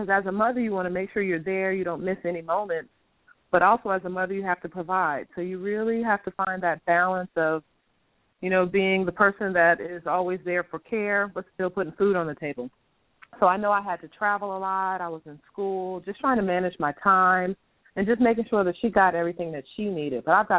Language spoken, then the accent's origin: English; Charleston, South Carolina, United States; also born or lived in New York; Well, I am a Carolina native, true Southern Belle, down in Charleston, South Carolina. So I was born in New York.